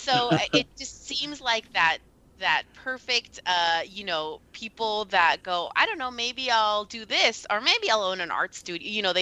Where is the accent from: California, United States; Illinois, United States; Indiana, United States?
California, United States; Los Angeles; And I'm from L.A.